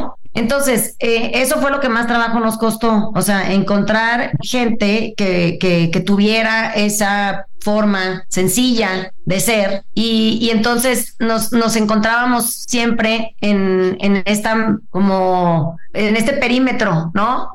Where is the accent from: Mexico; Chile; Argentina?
Mexico; Mazatlán, Sinaloa; yo que soy de Mazatlán, yo crecí con mi mamá